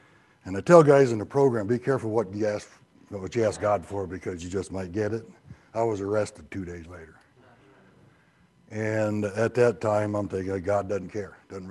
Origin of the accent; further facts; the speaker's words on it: Indiana, United States; Yeah, like I said, originally from, I was born and raised in Indiana.